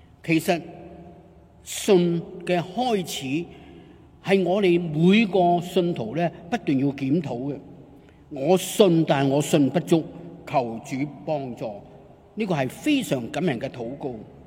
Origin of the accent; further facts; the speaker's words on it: Hong Kong; 我在香港出生，香港长大，